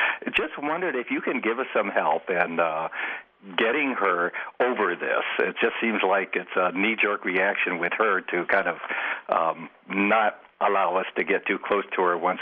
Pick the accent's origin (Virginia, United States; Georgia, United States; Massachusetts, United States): Virginia, United States; Virginia Beach; I'm from Virginia Beach.